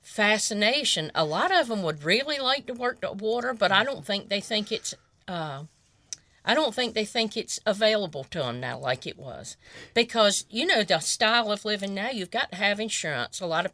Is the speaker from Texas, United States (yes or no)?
no; Smith Island, Maryland, United States; If Bonnie had a come to the island, we'd have thought she was a movie star, because I tell her how nice she looks.